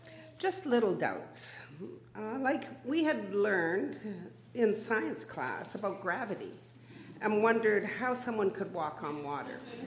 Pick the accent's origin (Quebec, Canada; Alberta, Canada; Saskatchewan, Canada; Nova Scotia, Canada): Saskatchewan, Canada; Regina; When I grew up in Regina, Saskatchewan, I attended Sunday school, youth group on Sunday evenings, and CGIT on Thursday evenings.